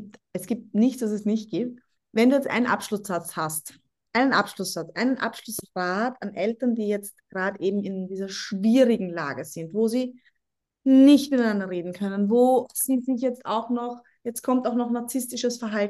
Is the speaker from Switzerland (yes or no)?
no; Vienna, Austria; born there; aber ich bin eine gebürtige Wienerin.